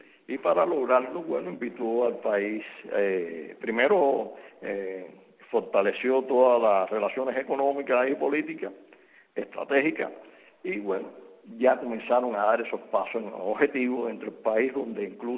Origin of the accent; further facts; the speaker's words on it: Cuba; nosotros como cubanos